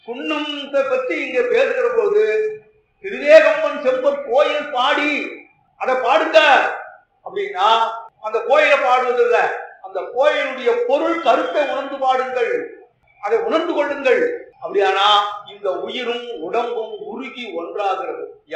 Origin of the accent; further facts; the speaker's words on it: Kanchipuram, Tamil Nadu, India; நான் காஞ்சிபுரத்தை சேர்ந்தவன்றதால நான் இதை சொல்லல